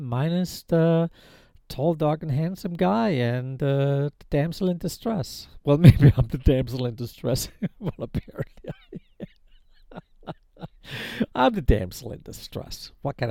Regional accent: Denmark; I am a Dane. I go … That's who I am. Okay. So I came from the Nordics. I have that Nordic background.

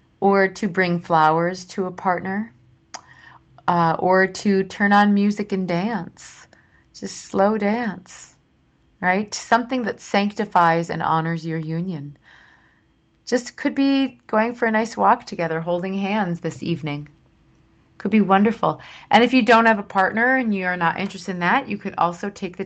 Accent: Sauk Rapids, Minnesota, United States; where I grew up in Sauk Rapids, Minnesota, and the town next door is called St. Cloud

